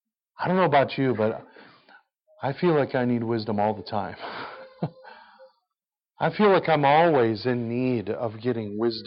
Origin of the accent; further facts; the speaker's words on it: Mexico; I'm not trying to slam on my brothers and sisters in my home country. All right, I have a burden for my home as I preach when I go down to Mexico.